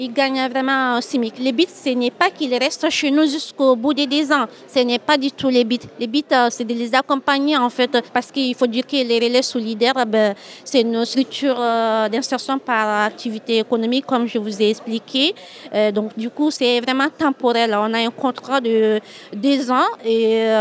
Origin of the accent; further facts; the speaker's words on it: Mali; moved away as an adult; now in France; En fait, je viens du Mali. Je suis venue en France en 2012 pour pouvoir poursuivre mes études ici.